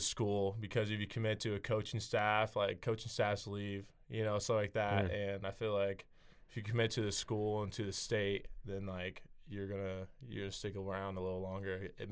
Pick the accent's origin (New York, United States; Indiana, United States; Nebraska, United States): Nebraska, United States; growing up in Nebraska, I mean, it's just kind of like a dream come true.